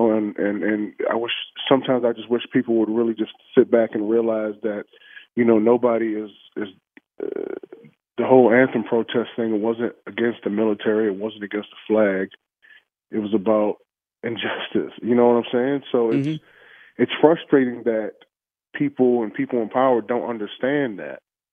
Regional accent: King George, Virginia, United States; I'm a kid from King George, Virginia. I went to Towson, you know, I never thought I would be here

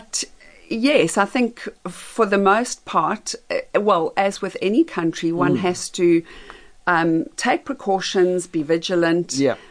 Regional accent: South Africa; my home country of South Africa

